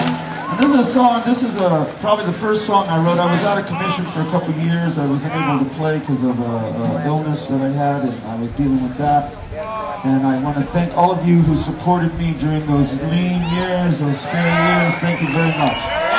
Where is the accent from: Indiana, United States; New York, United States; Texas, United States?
Texas, United States; Austin; I'm from Austin, Texas.